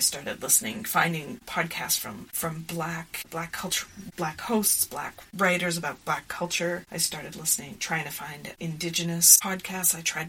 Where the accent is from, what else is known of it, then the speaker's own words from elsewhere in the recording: Montreal, Quebec, Canada; So I grew up in Montreal, Canada, in a family that was multicultural. So my father comes from the Caribbean. My mom is French-Canadian or Quebecois.